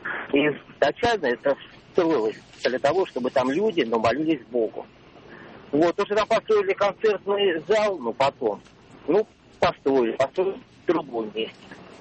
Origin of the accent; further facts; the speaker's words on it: Moscow, Russia; я из Москвы.